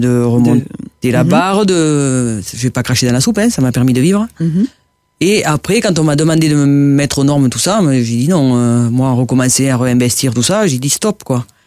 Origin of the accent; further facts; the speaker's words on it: Rodez, Occitanie, France; born there; Je suis né à Rodez.